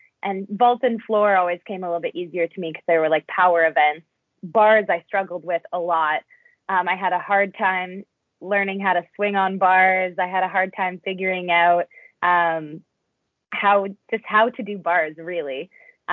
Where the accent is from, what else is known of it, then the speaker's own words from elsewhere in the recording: Nova Scotia, Canada; growing up in Nova Scotia, we have such a great sense of community and support.